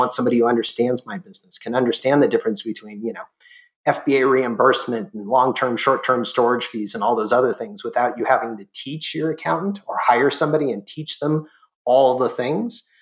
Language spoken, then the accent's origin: English; California, United States; I grew up near Disneyland